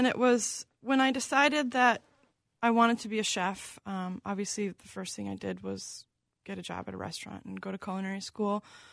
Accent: North St. Paul, Minnesota, United States; I grew up in North St. Paul, and I grew up in a family that we ate dinner every night.

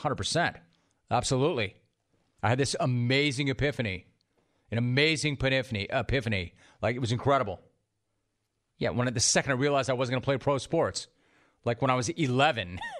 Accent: Los Angeles, California, United States; when I grew up in Los Angeles, I grew up in the suburbs of Los Angeles, and I lived in a neighborhood where people had horses. It's very unusual. In like the San Fernando Valley.

